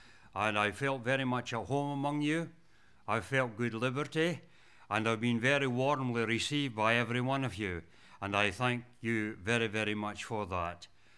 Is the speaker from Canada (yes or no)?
no; Scotland, United Kingdom; accent: Scottish; Now all the people know where my accent came from. It came from Scotland.